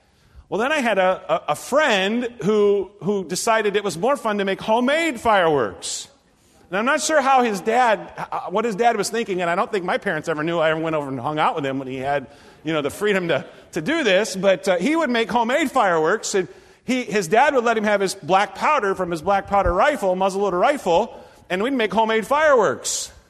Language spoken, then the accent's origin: English; Nebraska, United States; born or raised there